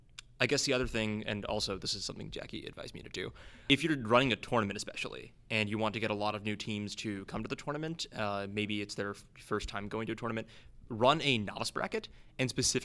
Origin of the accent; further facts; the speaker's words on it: Delaware, United States; So I come from Delaware